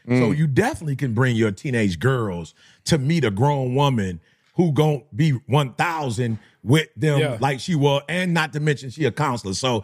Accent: Chicago, Illinois, United States; also born or lived in Detroit, Michigan; I'm from Chicago. Then we moved to Detroit.

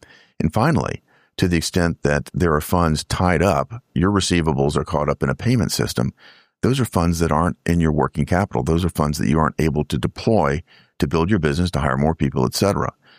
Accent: Tennessee, United States; I'm from Tennessee. We're fond of liberty and freedom.

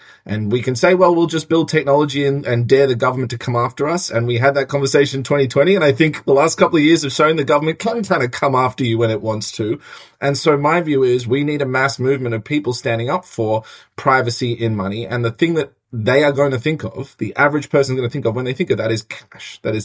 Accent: Australia; now in United States; Well, I'm an Australian and I can't vote

